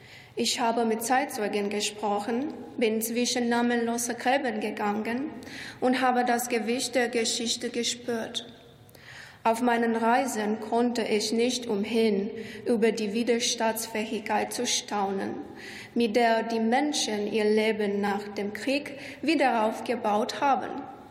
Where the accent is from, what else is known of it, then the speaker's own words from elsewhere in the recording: Romania; Ich komme aus Rumänien, aus einem kleinen Dorf, das einst an das österreichisch-ungarische Reich grenzte. Im Laufe der Zeit gehörte mein Dorf zu verschiedenen Regionen und Herrschaftsbereichen.